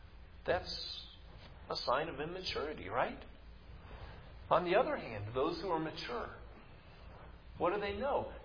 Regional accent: Oklahoma, United States; I'm from Oklahoma.

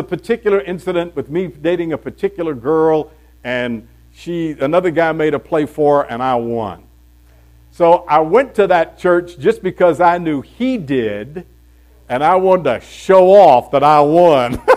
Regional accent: Florida, United States; I grew up in Florida, and all the girls I dated when I got to be a teenager went to Baptist churches

